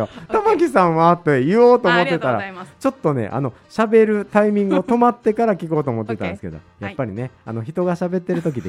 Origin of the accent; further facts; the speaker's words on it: Kikaijima, Kagoshima, Japan; まあ、鹿児島県の奄美大島の諸島の中の喜界島っていうところ出身なんですけれども